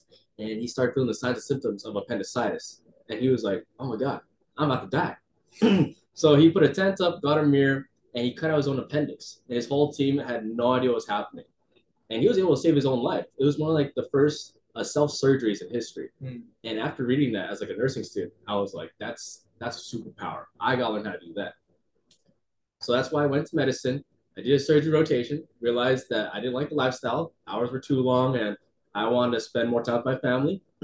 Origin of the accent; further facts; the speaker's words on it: Irvine, California, United States; So, yep, I'm from Irvine, California. Went to Florida for medical school, going to SU as well.